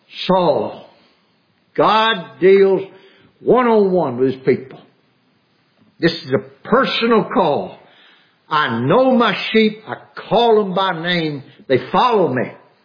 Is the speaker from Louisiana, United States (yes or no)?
yes; Louisiana, United States; I know growing up in South Louisiana, it's just, oh, you don't want to know.